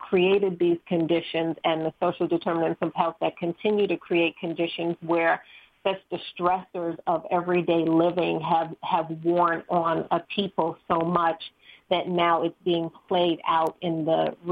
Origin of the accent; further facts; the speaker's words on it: New York, United States; is being a New Yorker and being aware of 9/11